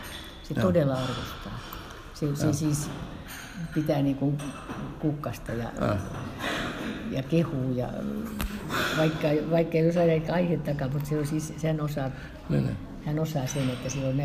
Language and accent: Finnish; Tampere, Pirkanmaa, Finland; kun mä oon Pispalasta lähtösi ja siellä 10 ensimmäistä ikävuotta niin asunut.